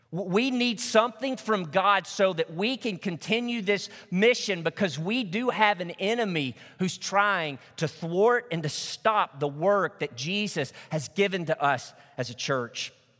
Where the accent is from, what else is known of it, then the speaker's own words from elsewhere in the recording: Truman, Arkansas, United States; my hometown of Truman, Arkansas